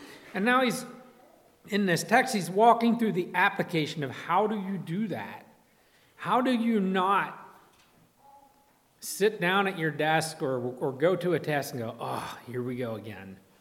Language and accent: English; United States; And I'm pretty American